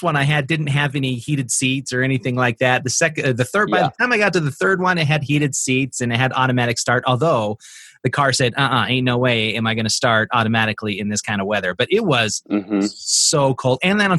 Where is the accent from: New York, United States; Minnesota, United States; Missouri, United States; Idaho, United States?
Idaho, United States; As we've established before we started recording, I am from Idaho.